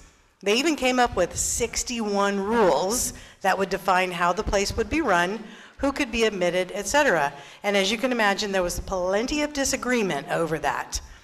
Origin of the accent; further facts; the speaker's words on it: Fair Oaks, California, United States; I'm an alcoholic from Fair Oaks, California.